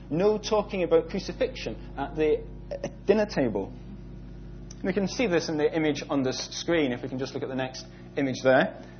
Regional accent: Edinburgh, Scotland, United Kingdom; My hometown is in Scotland, up in Edinburgh, and as many of you will know if you've ever been to Edinburgh, there's a huge castle right on top of a hill right in the middle of the city.

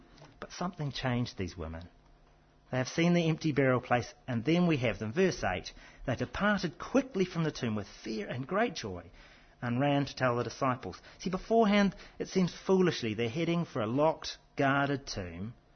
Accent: Blenheim, Marlborough, New Zealand; buried, say, in the vineyards of my hometown, Blenheim in New Zealand

